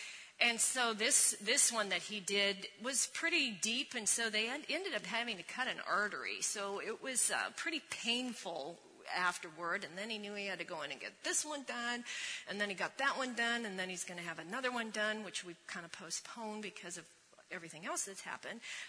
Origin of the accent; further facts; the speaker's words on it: Napa, California, United States; now in Modesto, United States; And then at the end of August, most of you know we're from Napa. We have a home there.